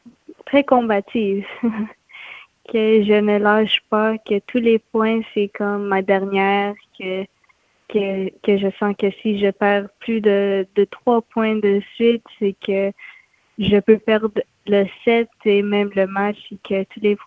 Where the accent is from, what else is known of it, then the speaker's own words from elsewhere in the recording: Canada; J'ai grandi ici au Canada